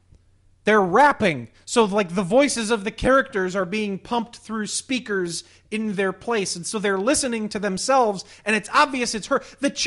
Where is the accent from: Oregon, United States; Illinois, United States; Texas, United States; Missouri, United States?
Missouri, United States; I'll say it however I want. I'm from Missouri.